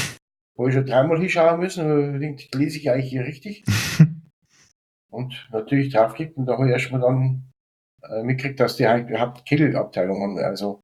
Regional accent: Weiden, Bavaria, Germany; Also ich bin ja nicht aus München, ich bin ja aus Weiden eigentlich, aus der Gegend.

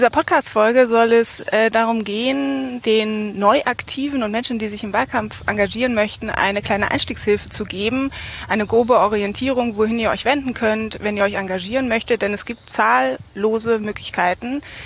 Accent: Berlin, Germany; Und bin auch Berlinerin

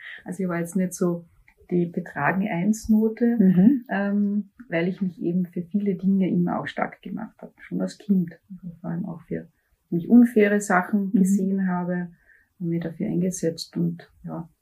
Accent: Villach, Carinthia, Austria; Ich bin am Land aufgewachsen, also in ganz einem kleinen Dorf, ein bisschen außerhalb von Villach in der Unterschütt, wenn das vielleicht jemand kennt. Und auch in sehr einfachen Verhältnissen.

